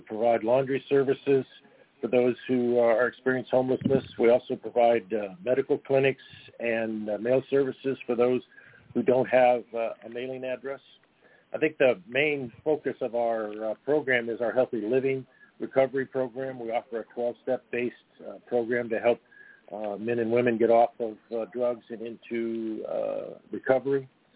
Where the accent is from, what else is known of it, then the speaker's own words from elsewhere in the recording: Venice, California, United States; Well, Marcia, I'm a West Sider. I was born and raised in Venice, California. My family's been on the west side of L.A. for a couple, three generations.